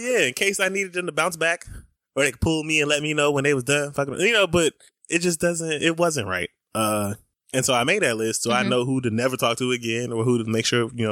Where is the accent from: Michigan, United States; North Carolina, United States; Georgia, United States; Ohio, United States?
Georgia, United States; Atlanta; We're from Atlanta.